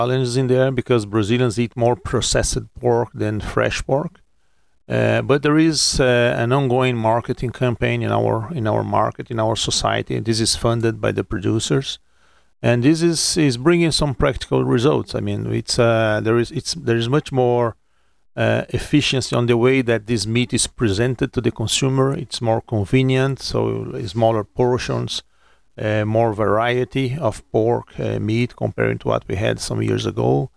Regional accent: Midwest, United States; Yeah, I come from the Midwest, and I had a very strong connection with cattle actually.

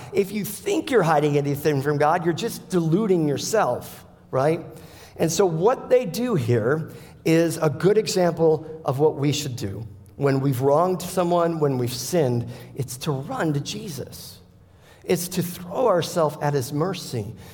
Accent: Chicago, Illinois, United States; also born or lived in Indiana; now in -; But in the 90s, we moved. I grew up in Chicago. We moved to Indiana.

